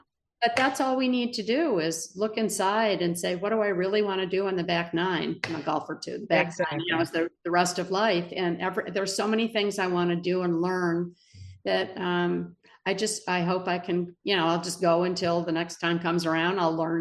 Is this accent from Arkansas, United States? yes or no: no; Michigan, United States; also born or lived in Florida; And I grew up on Lake Michigan and in Florida and on the water.